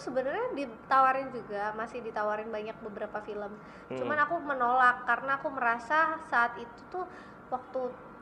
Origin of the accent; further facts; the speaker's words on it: Yogyakarta, Special Region of Yogyakarta, Indonesia; aku orang Jogja, aku harus paham seputar Jogja.